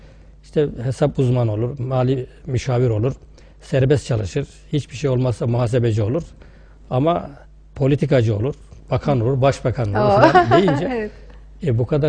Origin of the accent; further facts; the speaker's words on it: Sarıkavak, Mersin, Turkey; born there; Tarsus'a bağlı Sarıkavak köyünde doğdum.